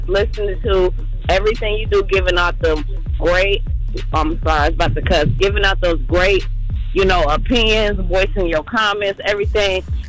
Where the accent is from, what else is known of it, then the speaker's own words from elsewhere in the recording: Dayton, Ohio, United States; I'm from Dayton.